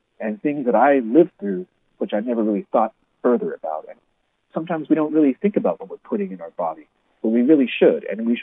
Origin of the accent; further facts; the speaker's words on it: Arizona, United States; It's stuff I grew up with as Mexican American in Arizona.